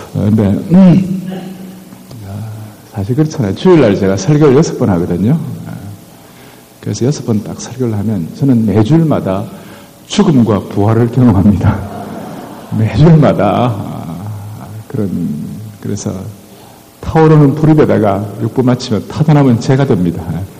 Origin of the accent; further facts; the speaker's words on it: Busan, South Korea; 제가 어릴 때 부산에서 좀 자랐는데